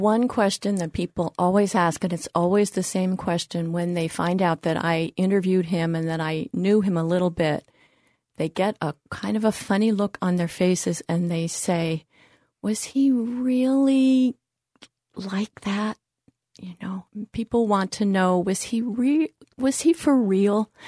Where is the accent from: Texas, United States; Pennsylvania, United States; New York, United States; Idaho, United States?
Pennsylvania, United States; Pittsburgh; Well, I grew up in Pittsburgh, and we kind of felt that he was ours because that's where WQED is